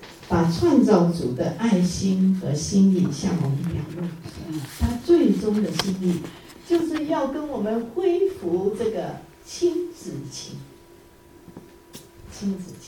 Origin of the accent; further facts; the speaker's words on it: China; 我们中国人很，最近我收到一个朋友问我